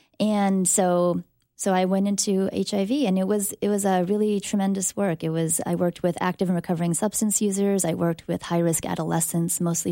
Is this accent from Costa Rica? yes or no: no; Cypress, California, United States; born or raised there